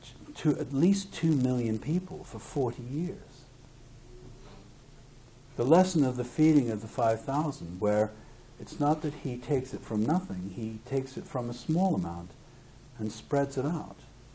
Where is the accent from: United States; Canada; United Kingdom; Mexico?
United Kingdom; You know that I am British, and I was very distant all my life.